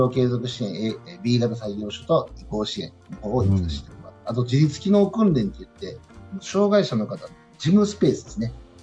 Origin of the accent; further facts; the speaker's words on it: Kobe, Hyogo, Japan; 僕神戸出身なんですけど